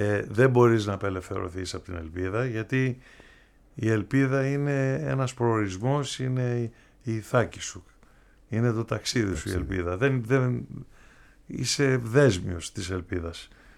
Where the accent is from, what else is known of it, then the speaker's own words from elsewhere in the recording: Schinoussa, South Aegean, Greece; ένα τραγούδι που έγραψα για το νησί μου, τις Σινούσες.